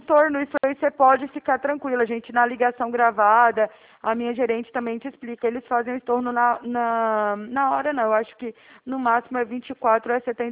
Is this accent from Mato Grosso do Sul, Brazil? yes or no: no; Araraquara, São Paulo, Brazil; Eu sou aqui de São Paulo também, mas é Araraquara.